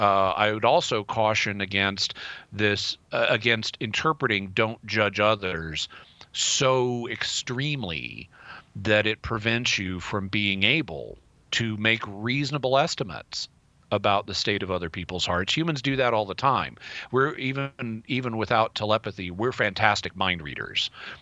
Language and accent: English; the South, United States; And as a Southerner, I natively think in terms of Southern social mores